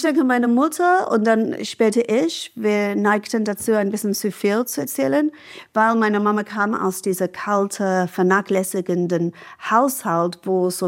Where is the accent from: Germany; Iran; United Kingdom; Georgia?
United Kingdom; England; als Engländerin mit NHS-Sozialisierung